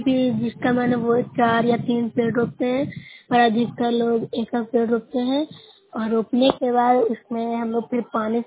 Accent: Bihar, India

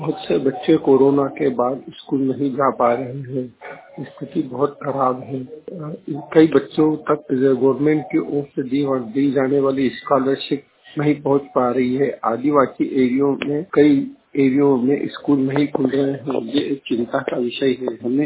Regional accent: Indore, Madhya Pradesh, India; मैं इंदौर से हूँ।

